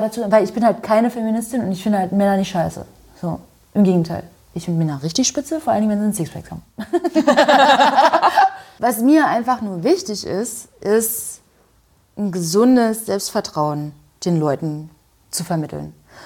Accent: Saxony, Germany; Ja, ich komme aus Sachsen.

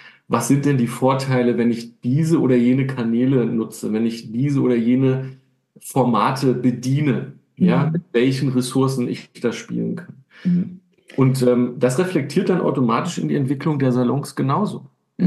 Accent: eastern Germany, Germany; da ich ja auch ein Kind des Ostens bin und in der Schule noch russische Sprache gelernt habe, die kann ich heute leider nicht mehr so gut

